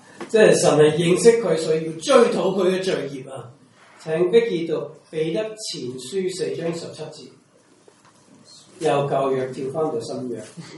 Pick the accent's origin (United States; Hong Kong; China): United States; 我是美國人，很多美國人我小的時候就問他你是不是基督徒，他當然是，我在美國出世